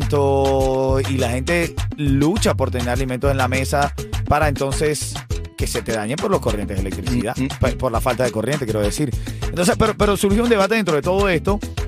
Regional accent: Venezuela; En mi caso como venezolano

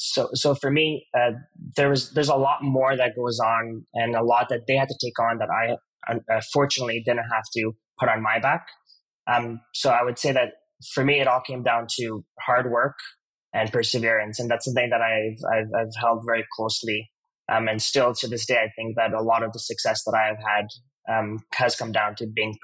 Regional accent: Montreal, Quebec, Canada; I would say life growing up was pretty great.

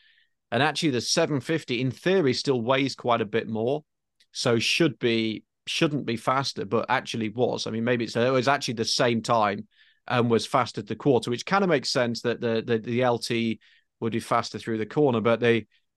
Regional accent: United Kingdom; despite being British, I think I've driven nearly all of them in right and left hand drive.

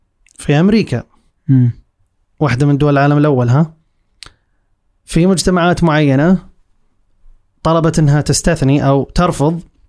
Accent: Saudi Arabia; بينما عندنا في السعودية مثلا تعتبر التطعيمات الأساسية إلزامية جدا

